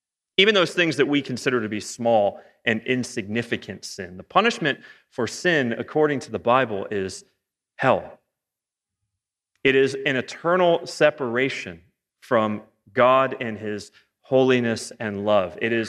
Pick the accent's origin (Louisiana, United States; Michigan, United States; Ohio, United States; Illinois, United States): Ohio, United States; I'm from Northeast Ohio, so it's sacrilege not to watch A Christmas Story way too much.